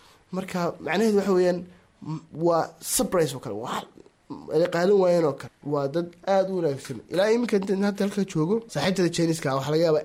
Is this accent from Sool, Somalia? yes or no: yes; Las Anod, Sool, Somalia; waxaan ahay reer Laascanood.